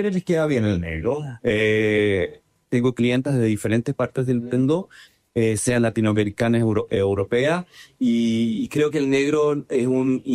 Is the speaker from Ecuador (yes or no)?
no; Chile; Nosotros los chilenos no nos gusta el color.